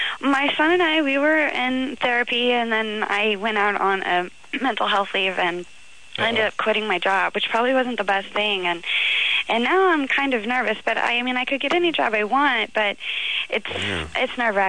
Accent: Illinois, United States; No, I'm actually from Illinois.

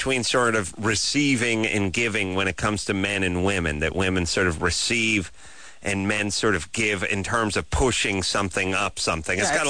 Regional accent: United States; Because I'm American.

